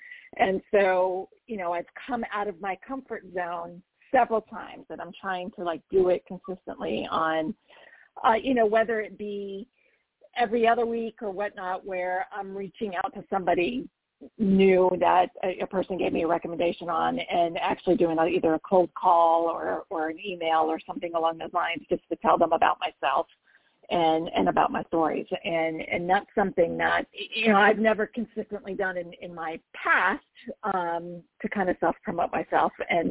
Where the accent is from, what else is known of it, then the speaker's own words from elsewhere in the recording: Roswell, Georgia, United States; I grew up in Roswell, Georgia.